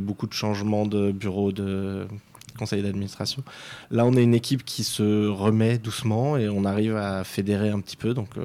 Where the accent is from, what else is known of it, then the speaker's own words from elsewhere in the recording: Paris, Île-de-France, France; now in Landes, France; Moi, je suis parisien et j'étais militant à Paris...